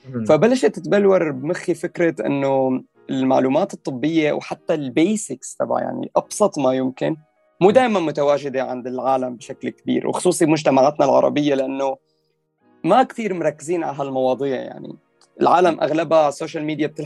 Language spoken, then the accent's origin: Arabic; Syria; طبعا احنا عندنا بسوريا وبتوقع مثل كل البلدان